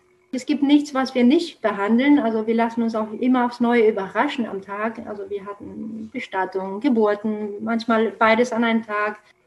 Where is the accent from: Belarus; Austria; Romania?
Romania; German is a second language; moved away as an adult; now in Saarbrücken, Germany